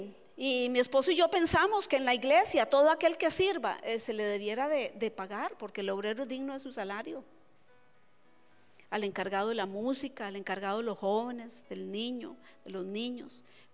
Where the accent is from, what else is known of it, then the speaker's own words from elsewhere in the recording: Costa Rica; Eso me hace recordarme de una iglesia que hay en mi país. Se llama La Rosa Sarón. Está ubicada ahí cerca del mercado Borbón en Costa Rica.